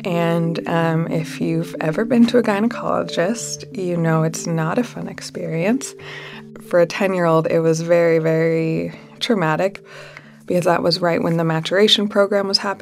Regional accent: Salt Lake City, Utah, United States; Yeah, I grew up in Salt Lake City, Utah. I wasn't Mormon, but I grew up surrounded by the Mormon culture, I guess.

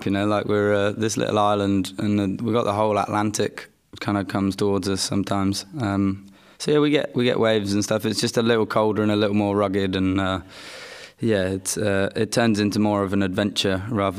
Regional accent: South West England, United Kingdom; Yeah, I grew up in South Devon, near a city called Plymouth.

